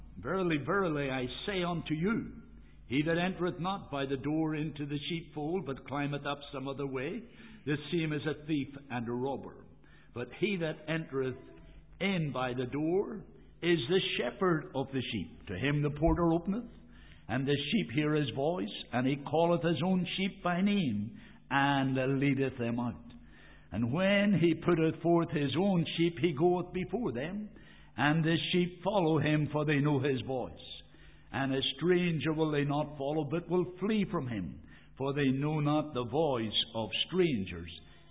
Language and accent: English; Dromara, Northern Ireland, United Kingdom; I was brought up in the Reformed Presbyterian Church in Drumara.